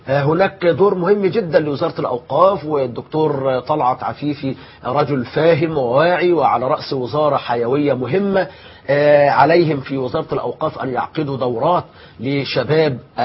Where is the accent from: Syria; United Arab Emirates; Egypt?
Egypt; أن يقي بلادنا مصر من كل شر وسوء